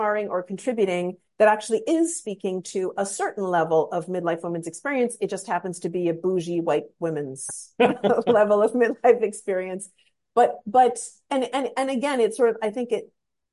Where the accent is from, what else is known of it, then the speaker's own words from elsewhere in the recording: Vancouver, British Columbia, Canada; my hometown of Vancouver, Canada.